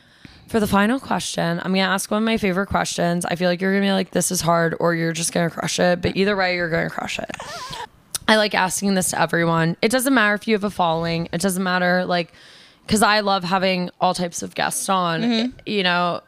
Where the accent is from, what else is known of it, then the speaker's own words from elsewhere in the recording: New York, United States; See, I'm a New Yorker and a Sag, so I love that.